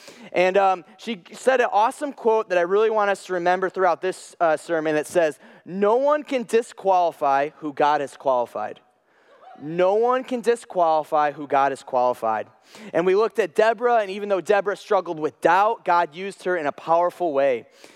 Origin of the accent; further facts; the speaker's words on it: Cleveland, Ohio, United States; now in Illinois, United States; Well, I am from Cleveland, Ohio. Yes, I'm a big Ohio State fan, but I've been in Illinois for 3 years